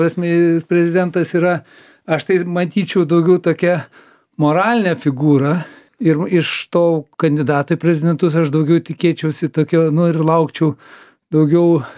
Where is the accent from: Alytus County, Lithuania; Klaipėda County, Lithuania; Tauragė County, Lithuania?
Klaipėda County, Lithuania; Klaipėda; born there; moved away as an adult; now in Vilnius, Lithuania; Aš irgi gimiau Klaipėdą, išvažiavau į studijuoti universitetą ir į Vilniaus gyventi